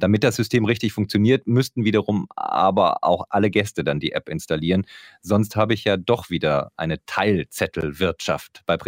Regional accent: North Rhine-Westphalia, Germany; born there; now in Bonn, Germany; Sowohl hier in Köln, als auch bei meinem Wohnort Bonn, als auch in meiner Geburtsstadt im Sauerland.

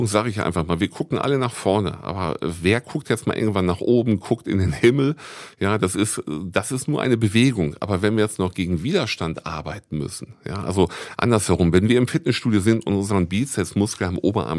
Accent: Dortmund, North Rhine-Westphalia, Germany; den Dortmund-Slang als auch das Hochgestochene habe ich drauf halt, ja. Und ja, Kind des Ruhrgebiets ist letztendlich wirklich so, in Dortmund geboren und in Bochum studiert

